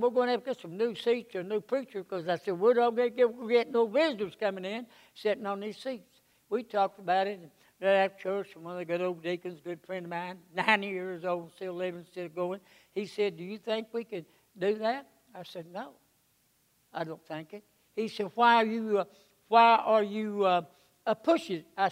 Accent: United States; as a young boy growing up in Russell County, you had a revival.

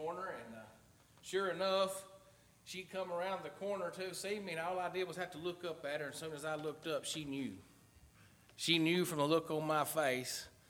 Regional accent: Lafayette, Tennessee, United States; Born and raised in Lafette, Tennessee.

